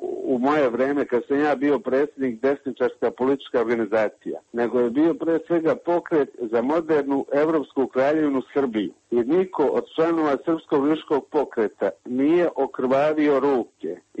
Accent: Montenegro; now in Serbia; pre svega ja sam Crnogorac, jer sam rođen kao Crnogorac.

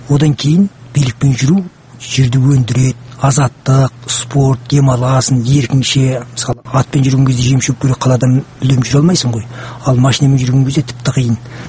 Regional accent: Turkistan Region, Kazakhstan; also born or lived in Kyzylorda Region; оңтүстік Қазақстан облысының бұрынғы кезде Шел ауданы, қазіргі Жаңарқан ауданы, Түркістан аймағында, екі облыстың шекарасында. Сөйтіп менің балалық шағым екі жерде өтті.

